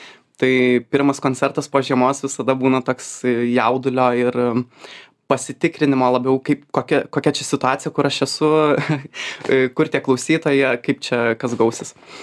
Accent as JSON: {"language": "Lithuanian", "town": "Alytus", "region": "Alytus County", "country": "Lithuania", "tie": "born or raised there", "said": "Tai aš užaugau Alytui. Visiškai prastam Alytaus rajone, bute."}